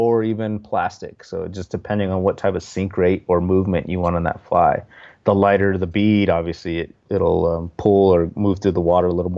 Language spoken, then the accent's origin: English; San Felipe Pueblo, New Mexico, United States; So our culture, the Pueblo culture, so I'm from San Felipe Pueblo, Laguna, and Hopi.